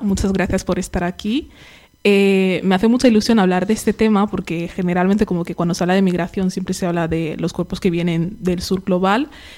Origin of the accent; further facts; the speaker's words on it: Equatorial Guinea; moved away; mi experiencia como migrante guineoecuatoriana